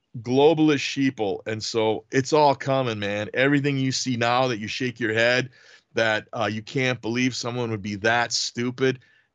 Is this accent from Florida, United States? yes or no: no; Wisconsin, United States; Yeah. I mean, I grew up in Wisconsin